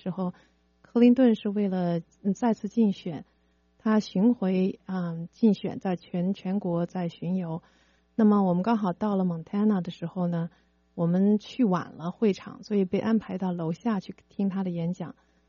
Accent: Xi'an, Shaanxi, China; 我们当时邀请他，希望他能去我们的家乡西安来访问

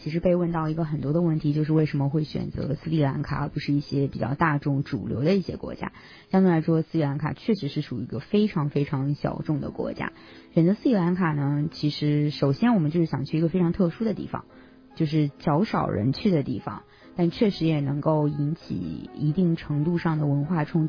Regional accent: China; also born or lived in United States; 尤其是我们来自中国，然后又在美国生活了一段日子，

